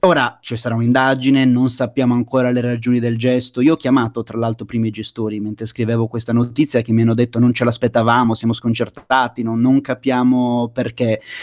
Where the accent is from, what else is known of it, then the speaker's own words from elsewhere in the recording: Sardinia, Italy; da sardo mi fa un po' paura